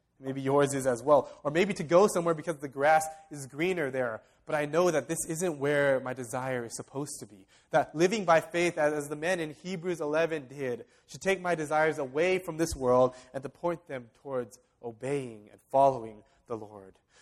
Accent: California, United States; also born or lived in Torrance; I was born in California. I grew up in California. I went to college at UCLA. I moved to Torrance, and I got involved in this church.

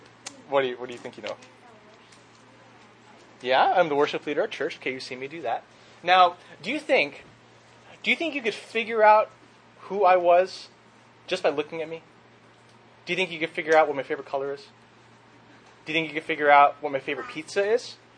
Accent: San Francisco, California, United States; I grew up in San Francisco.

